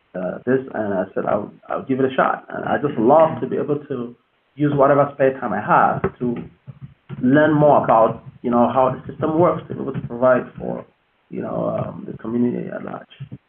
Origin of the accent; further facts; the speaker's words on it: Cameroon; I am originally from Cameroon, West Africa.